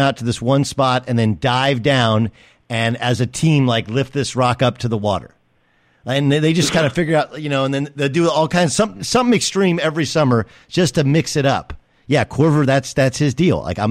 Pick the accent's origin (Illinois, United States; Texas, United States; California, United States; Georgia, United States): California, United States; I grew up in Southern California.